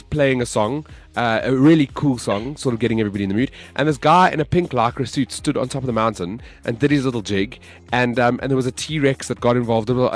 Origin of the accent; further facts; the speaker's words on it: South Africa; I'm African, man. I'm from South Africa.